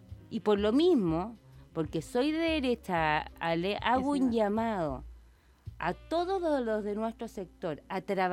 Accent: Viña del Mar, Valparaíso, Chile; soy candidata a senadora por la Quinta Región, soy nacida y criada en la Quinta Región.

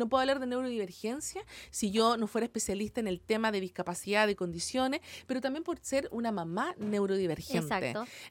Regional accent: Valparaíso, Chile; nosotros somos la región de Chile, o sea, somos el corazón de Chile. La región, la quinta región es el corazón de Chile.

